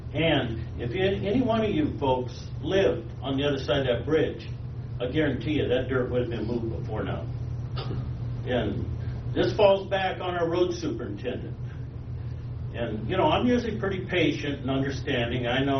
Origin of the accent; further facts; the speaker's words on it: Hubbard, United States; I'm from Hubbard.